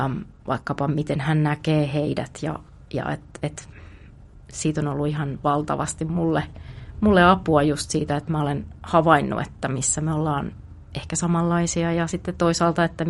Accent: Lapua, South Ostrobothnia, Finland; Mä oon kasvanut Etelä-Pohjanmaalla, Lapualla ja oon perheen kuopos iltatähti

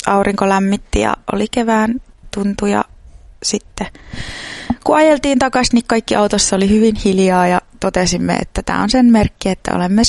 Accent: Oulu, North Ostrobothnia, Finland; kun mä asuttiin lapsena Oulun Kuivasjärvellä ja me käytännössä siis meidän takapihalta lähti semmoinen iso metsä.

